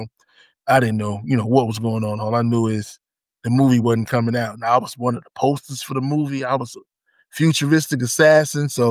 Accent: Newark, New Jersey, United States; now in Atlanta, United States; I'm originally from Newark, New Jersey. I now reside on the outskirts of Atlanta, Georgia.

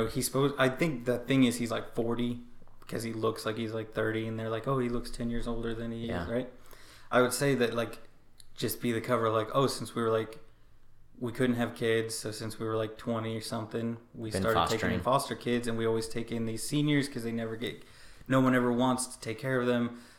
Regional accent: Arkansas, United States; I said I was from Arkansas.

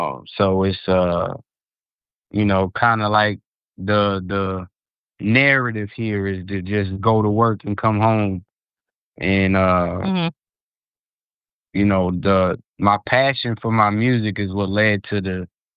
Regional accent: South Carolina, United States; also born or lived in New York; Originally, I'm from New York, but I've been in South Carolina since middle school, so that's where I call home.

